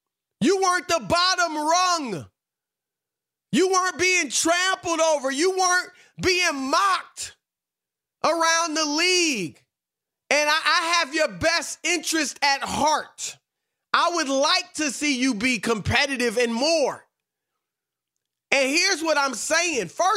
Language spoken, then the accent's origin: English; Cleveland, Ohio, United States; I'm from Cleveland.